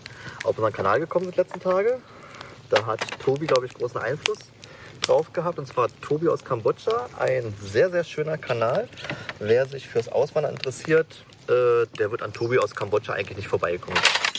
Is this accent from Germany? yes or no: yes; Berlin, Germany; Wir waren eigentlich, wie man es vielleicht hört, eigentlich sind wir aus Berlin.